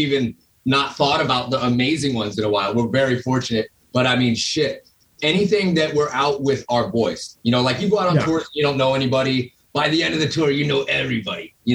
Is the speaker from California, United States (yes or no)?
yes; San Diego, California, United States; That's my hometown.